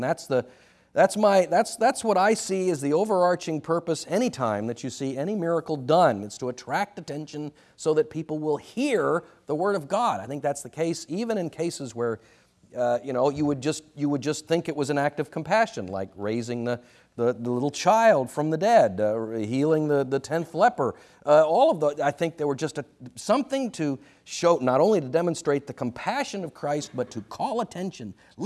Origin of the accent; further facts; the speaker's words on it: Texas, United States; I was born and raised in Texas.